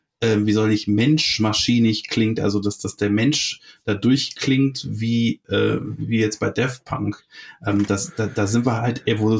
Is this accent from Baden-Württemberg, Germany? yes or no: no; Meerbusch, North Rhine-Westphalia, Germany; Im Endeffekt ist das von meiner Heimatstadt, also in Meerbusch, also wo ich eigentlich herkomme, ist es gar nicht so weit entfernt.